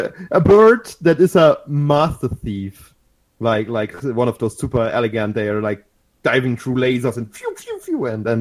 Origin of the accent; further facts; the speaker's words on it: Regensburg, Bavaria, Germany; now from Berlin to Regensburg to my hometown